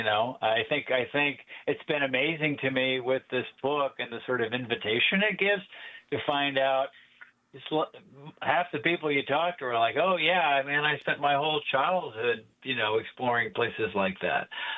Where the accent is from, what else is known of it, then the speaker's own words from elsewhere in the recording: Des Moines, Iowa, United States; I grew up in Des Moines, and it was like that up along the Raccoon River where there wasn't a lot of flood control.